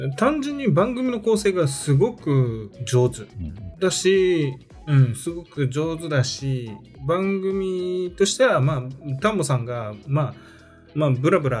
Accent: Aichi, Japan; 例えばうちらは愛知の人間なんだけど

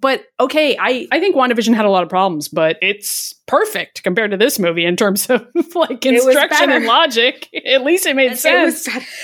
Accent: Massachusetts, United States; I'm from Massachusetts. That's not what it looks like here.

